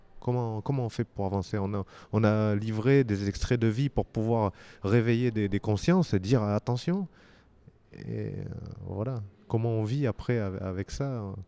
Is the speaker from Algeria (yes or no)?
no; Talence, Nouvelle-Aquitaine, France; Mais non, je suis né à Talence, à côté de Bordeaux. Je suis un Bordelais. J'ai jamais voulu partir de ma région.